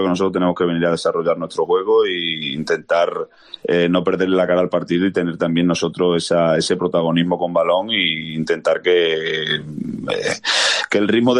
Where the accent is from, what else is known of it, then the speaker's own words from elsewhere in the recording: Almendralejo, Extremadura, Spain; yo soy de Almendralejo, he sido aficionado a la Extremadura y bueno, lo sigo siendo, como suelo decir.